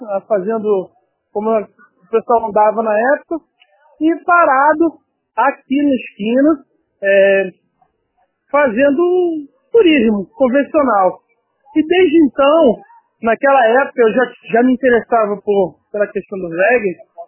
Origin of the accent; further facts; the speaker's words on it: Rio de Janeiro, Brazil; eu sou carioca, nascido em Copacabana, me criei aqui em Copacabana, Rio de Janeiro, fui nascido na década de 70, no começo da década de 70